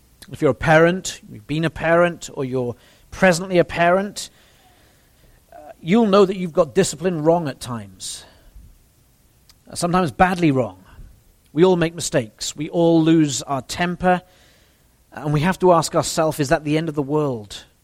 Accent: Wales, United Kingdom; In my home country of Wales

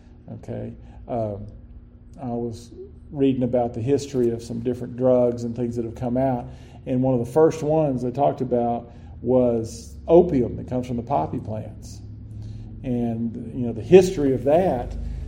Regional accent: Lubbock, Texas, United States; growing up in Lubbock, yeah, I really noticed it because Lubbock is a good-sized city, but it's right in the middle of farms everywhere.

